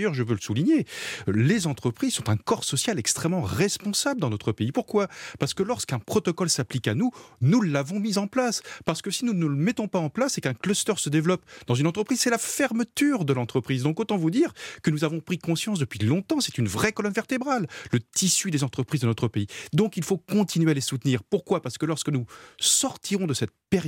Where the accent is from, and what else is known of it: France